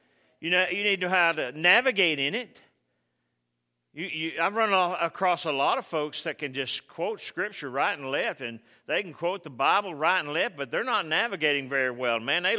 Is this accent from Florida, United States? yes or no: no; Texas, United States; Or, you know, we're kind of born and raised in Texas, and we don't get out of here, man. We like it here.